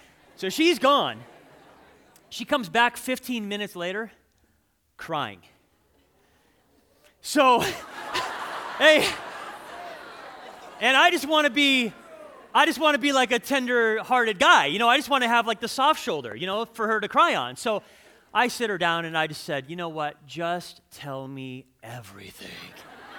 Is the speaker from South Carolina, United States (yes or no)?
no; California, United States; I'm from Southern California. I like to surf in Huntington Beach. That's kind of like my little area.